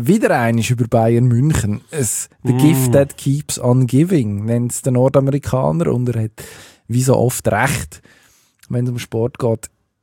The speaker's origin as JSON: {"language": "German", "country": "Switzerland", "said": "bei uns in der Schweiz"}